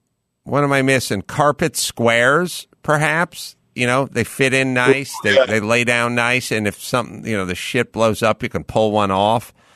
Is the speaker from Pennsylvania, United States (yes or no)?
no; California, United States; we're not basement experts because we're from SoCal